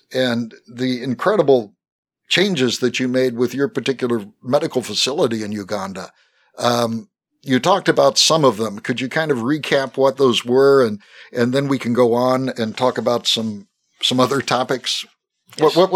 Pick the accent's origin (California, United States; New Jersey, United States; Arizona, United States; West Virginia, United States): West Virginia, United States; But of course, I'm from West Virginia, so it's okay to say data down there.